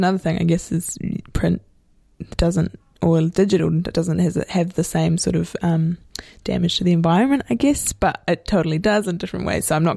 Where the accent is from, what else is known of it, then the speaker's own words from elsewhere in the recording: New Zealand; first language Maori; English is a second language; I'm Pākehā, which is the sort of Māori name here for New Zealand, European. I don't know how much you know about New Zealand, but my first language was actually Māori. So I grew up in a Māori worldview